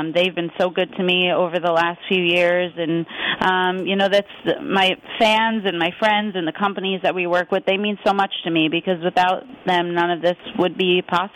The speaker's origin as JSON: {"language": "English", "region": "New York", "country": "United States", "said": "I really embrace that I'm from New York in the Northeast, and I think that's what makes me unique and what makes my brand of country music special."}